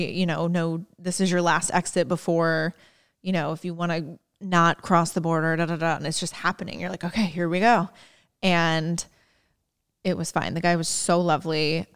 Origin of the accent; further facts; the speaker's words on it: Indiana, United States; I'm like, we're really not that far away from home, mom. We're 6 hours from Indiana.